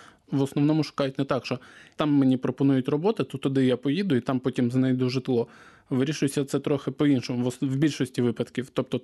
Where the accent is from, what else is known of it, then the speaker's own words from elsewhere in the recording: Makiivka, Donetsk Oblast, Ukraine; на Донбасі, власне, в моїй рідній Макіївці.